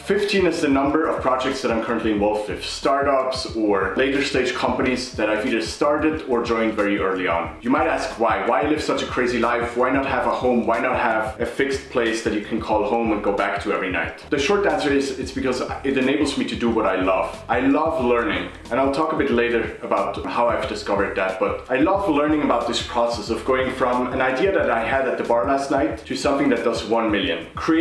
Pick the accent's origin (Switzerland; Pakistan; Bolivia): Switzerland; moved away as an adult; now in United States; I was born and raised in Switzerland. After I had completed my bachelor's degree in electrical engineering, I first moved away from Switzerland to work in a startup in New York.